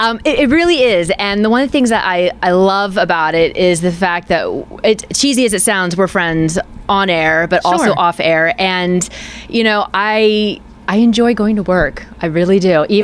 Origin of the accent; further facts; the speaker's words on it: Pennsylvania, United States; I'm actually from Indiana County.